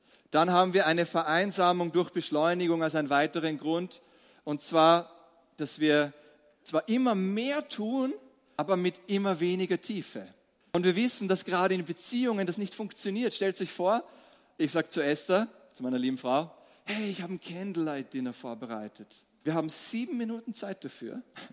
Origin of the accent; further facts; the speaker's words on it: Austria; sind wir nicht überdurchschnittlich die Vielarbeiter, auch nicht als Österreicher